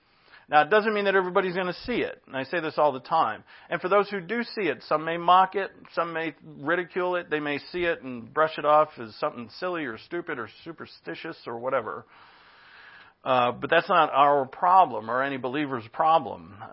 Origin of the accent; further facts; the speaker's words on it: East Coast, United States; I'm from the East Coast, and we don't trust anybody.